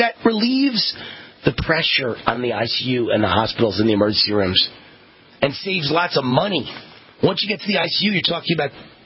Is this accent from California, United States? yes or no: no; New York, United States; I'm a New Yorker. I'm Jewish. I took Christ as my Savior.